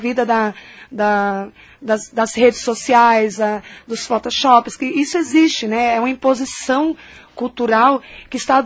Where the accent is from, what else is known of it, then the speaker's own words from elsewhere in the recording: Northeast Region, Brazil; moved away; Eu sou nordestina, né, e lá no Nordeste, quando eu vim para cá, eu tive que me adaptar